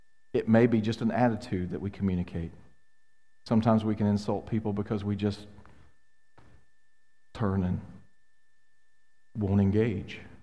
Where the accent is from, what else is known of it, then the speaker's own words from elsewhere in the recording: Mississippi, United States; I grew up in Mississippi. I got my permit at 14, got my license at 15.